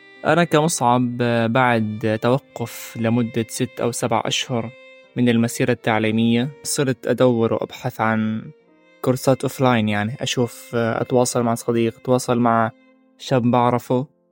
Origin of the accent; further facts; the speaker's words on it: Gaza, Gaza Strip, Palestine; لكن أنا كطالب فلسطيني غزي أنا مؤمن بثقافة الشعب الفلسطيني